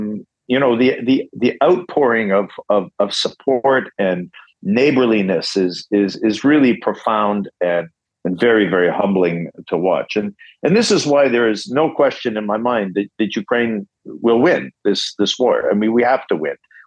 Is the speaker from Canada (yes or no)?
yes; Canada; I grew up in Canada in a Ukrainian family